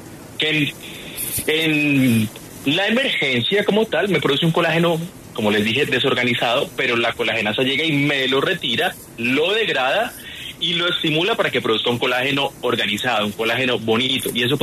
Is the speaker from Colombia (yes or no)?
yes; Valle del Cauca, Colombia; Yo soy vallecaucano, así que no pudieron hacerlo mejor.